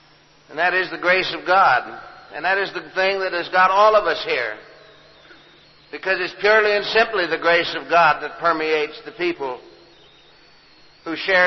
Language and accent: English; Canada; In my country, we have what we call, I'm from Canada